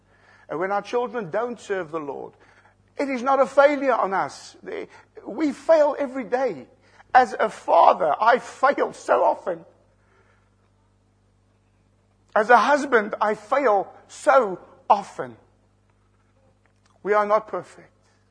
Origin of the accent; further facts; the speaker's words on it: South Africa; I'm from South Africa.